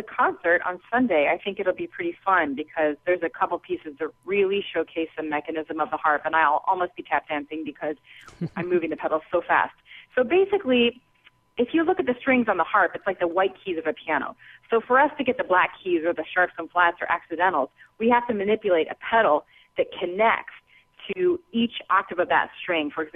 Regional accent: Ohio, United States; I grew up in Midwest in Ohio, and my dad noticed my jaw was like on the floor

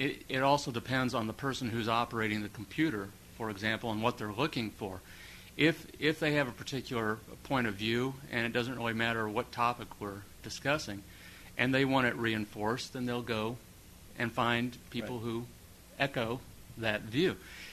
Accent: Kansas City, Missouri, United States; I am originally from Kansas City, and so I go on the web and I look at the Kansas City Star.

